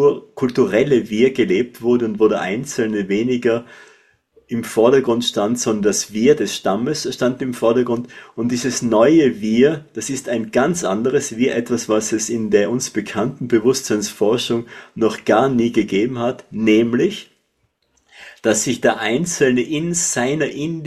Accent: Tyrol, Austria; accent: Tyrolean; Und meine Stimme macht klar, ich bin Tiroler

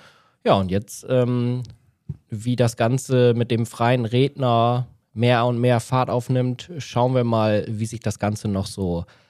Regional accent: Zetel, Lower Saxony, Germany; 29 Jahre jung, komme aus dem wunderschönen Zetel aus Friesland.

